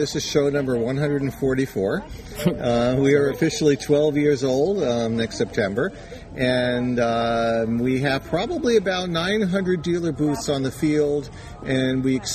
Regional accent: Connecticut, United States; moved away as an adult; also born or lived in New York; Well, I grew up in Connecticut and in New York, and I never liked the hot weather. I never liked the extreme cold weather. So right after high school, I came out here to the Bay Area.

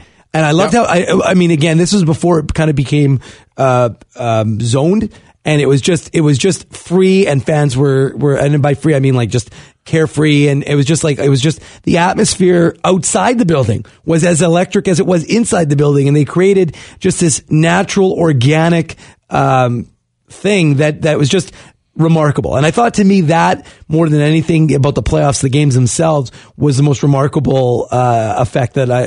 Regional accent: Canada; as a Canadian, a Canadian moment, I thought, was just iconic.

